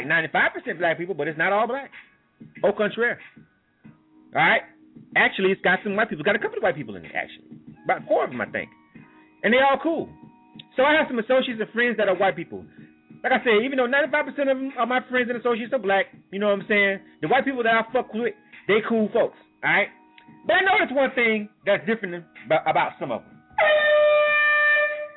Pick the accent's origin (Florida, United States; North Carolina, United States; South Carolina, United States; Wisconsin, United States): Florida, United States; Panama City; now in Atlanta, United States; I'm from the South. From Panama City, Florida. I live in Atlanta. So I'm from the South, where we still have a wide range of race issues.